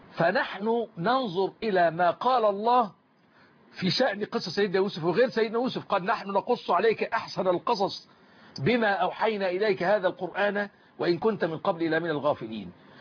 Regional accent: Egypt; عندنا في مصر

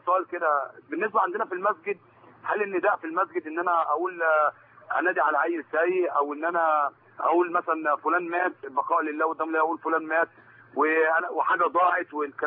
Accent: Suez, Suez Governorate, Egypt; ونحن برضو نتشرف بفضل الله تعالى عندنا في السويس

